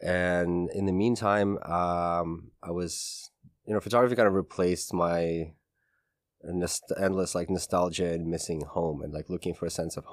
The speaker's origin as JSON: {"language": "English", "region": "Moscow", "country": "Russia", "tie": "born or raised there", "said": "because that's the state I remember growing up in Moscow in the 90s."}